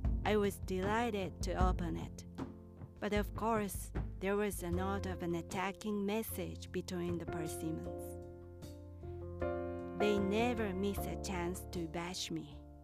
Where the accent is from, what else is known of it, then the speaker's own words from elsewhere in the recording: Kyoto, Japan; now in Tokyo, Japan; I was born and raised in Kyoto and moved to Tokyo for a music career.